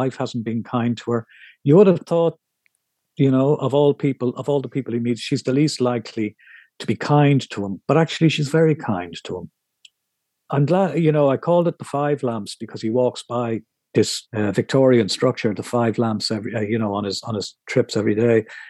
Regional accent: Ireland; I just felt very comfortable being Irish, which is, you know, it's a good thing.

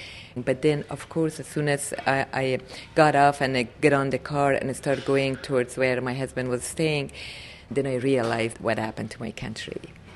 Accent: Kabul, Afghanistan; English is a second language; Afghans were all not very, very wealthy. We are like kind of a middle class, you know, had comfortable life.

